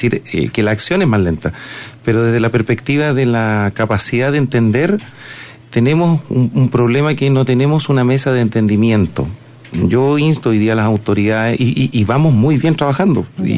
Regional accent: Viña del Mar, Valparaíso, Chile; Ahora, Valparaíso lo conozco muy bien, porque me crié muchos años en Viña.

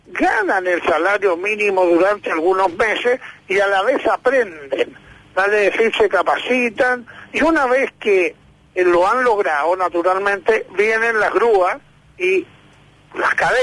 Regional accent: O'Higgins, Chile; soy de Colchagua, de la región de O'Higgins, conozco el drama también de los agricultores y otros sectores.

